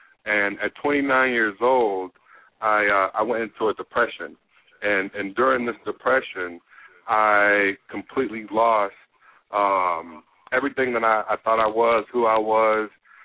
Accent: Kalamazoo, Michigan, United States; I'm from Kalamazoo, Michigan, born and raised.

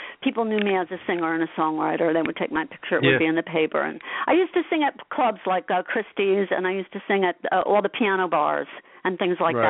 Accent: Asbury Park, New Jersey, United States; But I say always I grew up in Asbury Park because I did, because I was literally in Asbury Park every single day of my life

